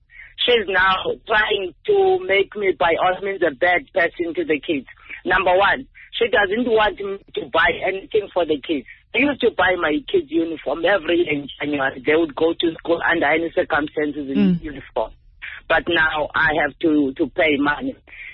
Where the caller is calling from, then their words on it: Western Cape, South Africa; from Southern Cape.